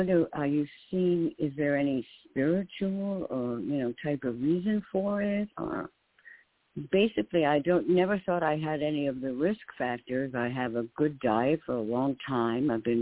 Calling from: New York, United States; in New York.

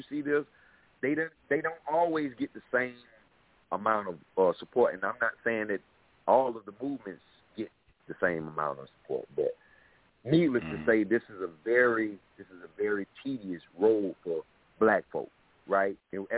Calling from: South Carolina, United States; I'm calling from South Carolina, man.

